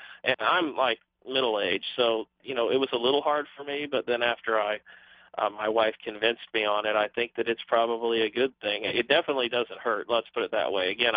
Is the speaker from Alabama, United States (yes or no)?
no; Indiana, United States; I'm from Indiana, and, you know, if you don't name basketball as number one, they might kick me out of the state.